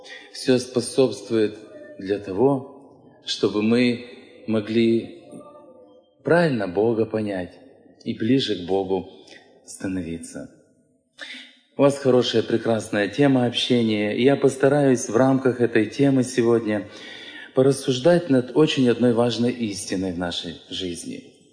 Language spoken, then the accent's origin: Russian; Ukraine; Russian is a second language; я к вам приехал с Украины, и у меня с русским языком очень трудно.